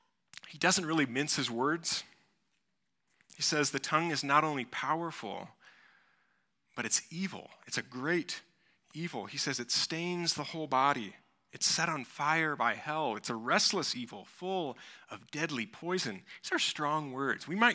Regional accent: Kansas, United States; I'm from Kansas, grew up in Kansas, and it's, you know, pretty rural.

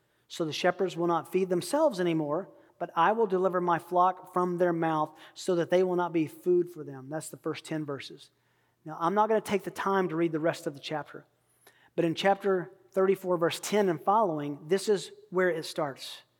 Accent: Kansas, United States; And so I said, well, I'm from Kansas. I know farming.

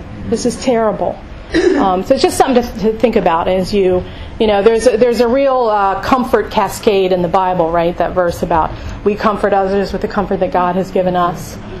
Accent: Ireland; And I'm Irish too, so I have a keen sense of tragedy.

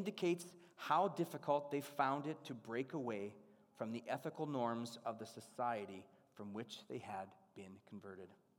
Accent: Canada; I'm Canadian, we don't have interstates.

